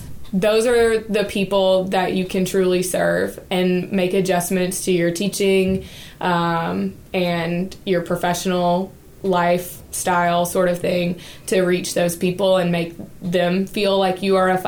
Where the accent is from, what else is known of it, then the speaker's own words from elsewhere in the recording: Eatonton, Georgia, United States; So I grew up in Eatonton, Georgia, and I went to the University of Georgia for my undergrad in English education.